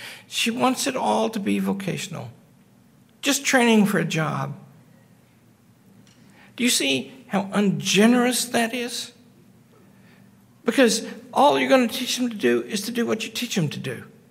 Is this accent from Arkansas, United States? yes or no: yes; Arkansas, United States; And I'm kind of shy. I'm from Arkansas, you know, and never been abroad before.